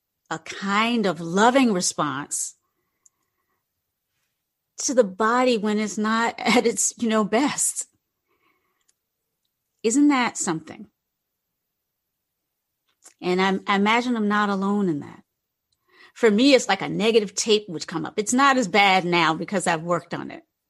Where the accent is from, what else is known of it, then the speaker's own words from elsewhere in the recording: North Carolina, United States; also born or lived in Virginia; now in San Francisco, United States; So some of you know I've come from the South. I live in San Francisco now, but I come from North Carolina and Virginia.